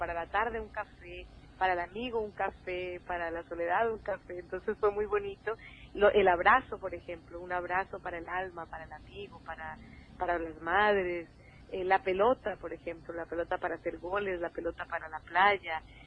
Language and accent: Spanish; Cali, Valle del Cauca, Colombia; creciendo en un país como Colombia y en los 80s, donde estaba todo el narcotráfico, las bombas, yo crecí en Cali